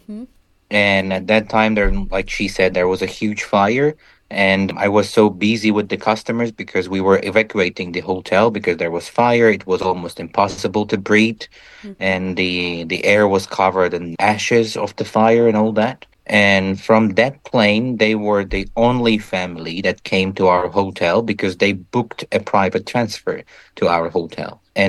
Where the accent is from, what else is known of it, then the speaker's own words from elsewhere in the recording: Antalya, Turkey; also born or lived in Adıyaman; And I'm actually from Adıyaman. I was born in Adıyaman. And when I was seven or nine, around those ages, we moved to Antalya. And all my childhood, and I grew up there in Antalya.